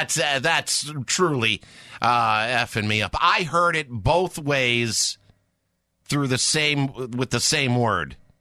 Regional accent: Connecticut, United States; I am from Connecticut.

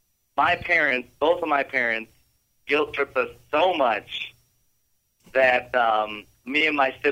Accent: Ireland; I'm Irish.

